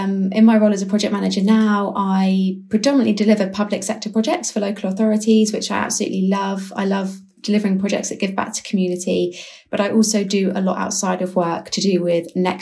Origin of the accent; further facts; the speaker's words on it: Dover, South East England, United Kingdom; And it's actually in my hometown of Dover, which is fantastic. It's right on my doorstep.